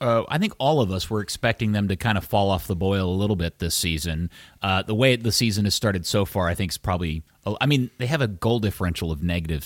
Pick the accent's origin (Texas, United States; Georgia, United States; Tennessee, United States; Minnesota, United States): Texas, United States; Lars, I'm from Texas. I don't have an idea of what you just said.